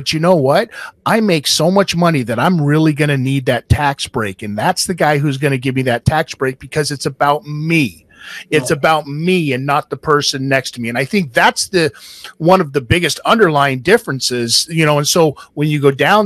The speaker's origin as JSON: {"language": "English", "country": "United States", "lives_now": "Canada", "said": "because I am an American as well, so I see that side of it too, and my family lives down there"}